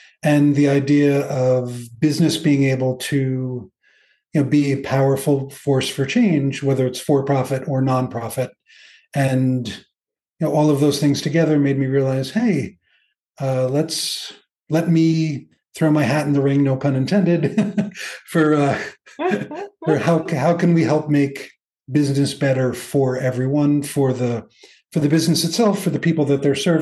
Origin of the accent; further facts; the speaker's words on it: New York, United States; moved away as an adult; also born or lived in California; now in Spain; I'm from New York, lived in California for a while. And when I lived in New York, where I was born